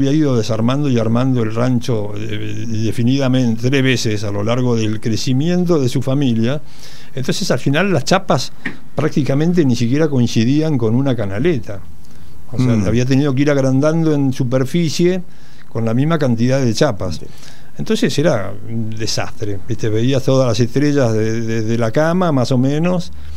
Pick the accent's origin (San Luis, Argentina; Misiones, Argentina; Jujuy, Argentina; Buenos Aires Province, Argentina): Buenos Aires Province, Argentina; Acasuso; moved away; Y nosotros llegamos, imagínate, éramos de Acasuso, San Isidro, éramos unos papanatas que solamente sabíamos, no sé, prender el fuego como de la hornalla, ¿entendés?